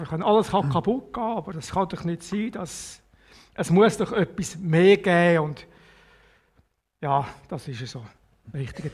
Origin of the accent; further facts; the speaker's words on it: Wila, Zurich, Switzerland; Nein, ich bin im Zürich Oberland aufgewachsen, so zwischen Winterthur und Rapperswil, in einem kleinen Dorf Wila. Der älteste von 6 Kindern.